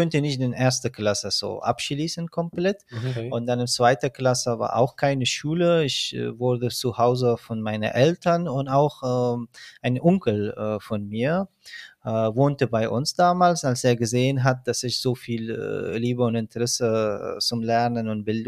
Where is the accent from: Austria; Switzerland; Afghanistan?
Afghanistan; Baghlan; Und ich bin im Krieg geboren und aufgewachsen. Ich bin im 1989 in Afghanistan, im Norden von Afghanistan, in der Provinz Baghlan aufgewachsen, geboren und später dann mein Vater berufsbedingt nach Kundus